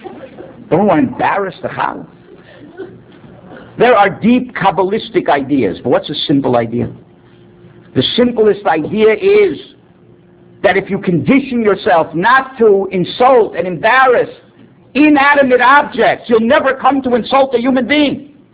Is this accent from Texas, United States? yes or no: no; Miami, Florida, United States; I grew up in Miami, and I attended the Hebrew Academy there